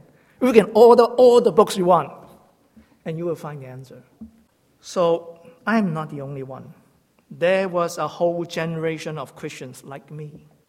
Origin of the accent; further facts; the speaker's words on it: Hong Kong; English is a second language; now in Canada; My wife and I came from Hong Kong, studying in Red Deer, starting at the same time.